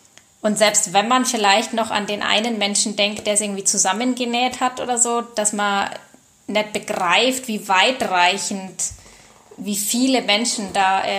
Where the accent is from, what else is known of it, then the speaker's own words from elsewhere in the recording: Lenggries, Bavaria, Germany; Ich bin ja in Lenggries aufgewachsen. Das ist so ein 9000-Einwohner-Dorf, eine Stunde weg von München.